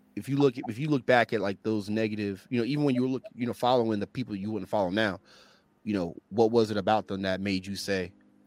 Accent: New York, United States; listening to … you know, growing up in New York, bro.

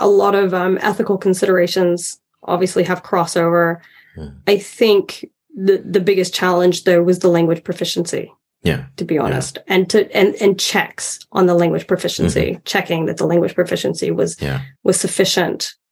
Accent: United States; moved away as an adult; now in United Kingdom; as an American living in the UK, something I've really only started to recognize. I mean, I've been here a decade

